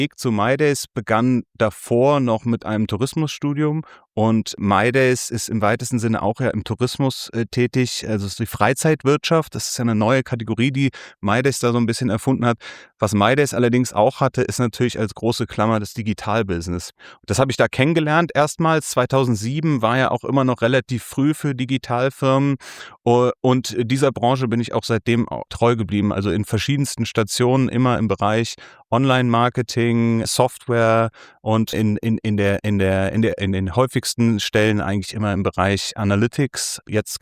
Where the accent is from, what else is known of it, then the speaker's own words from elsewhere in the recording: Frankfurt, Hesse, Germany; moved away as an adult; now in Munich, Germany; Also, ich bin Frankfurter Bub. Ich bin mittendrin in Frankfurt geboren und im Jahr 2007 bezüglich meines ersten Jobs nach München gekommen.